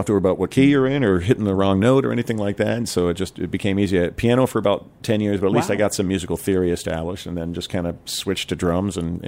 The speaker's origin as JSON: {"language": "English", "region": "Vermont", "country": "United States", "tie": "born or raised there", "said": "A band my wife just turned me on to recently from my home state of Vermont"}